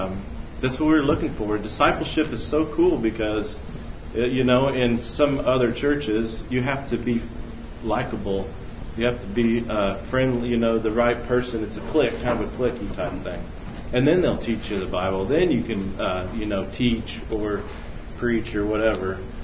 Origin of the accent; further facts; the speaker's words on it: Clinton, United States; I was kind of ashamed to say I'm from Clinton